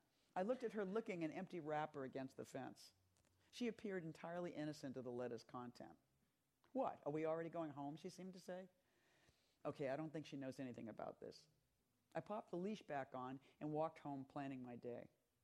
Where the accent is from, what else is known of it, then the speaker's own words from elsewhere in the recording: Boston, Massachusetts, United States; also born or lived in San Diego; now in New York, United States; I've lived in New York. I grew up in Boston, and I left Boston in 1974. And I've lived in New York ever since.